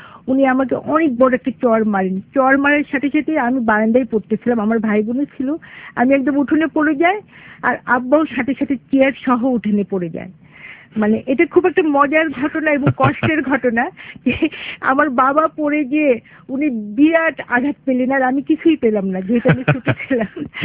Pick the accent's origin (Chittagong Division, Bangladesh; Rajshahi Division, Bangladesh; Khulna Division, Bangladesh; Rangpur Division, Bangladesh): Rajshahi Division, Bangladesh; Bogura; born there; now in Dhaka, Bangladesh; আমার জন্ম বগুড়ায় চপলুকমানে।